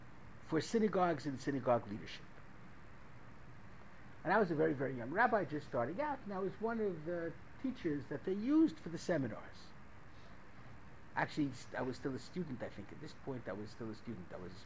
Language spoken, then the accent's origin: English; Brooklyn, New York, United States; I mean, I was a kid from Brooklyn who didn't know from, the only elevators that we had were creaky